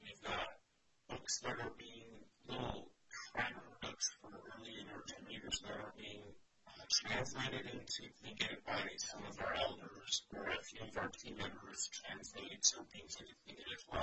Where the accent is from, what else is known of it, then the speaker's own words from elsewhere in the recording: Juneau, Alaska, United States; And I was born and raised here in Juneau. I went through the Juneau School District.